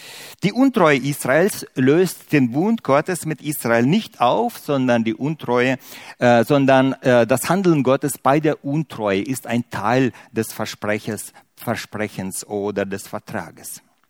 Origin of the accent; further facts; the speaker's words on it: Russia; Ich selber bin ein Deutscher, der im großen russischen Reich aufgewachsen ist.